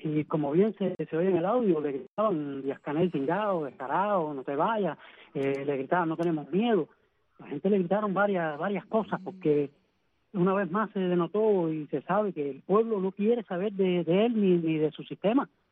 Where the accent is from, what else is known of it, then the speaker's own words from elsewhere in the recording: Cuba; somos ciudadanos cubanos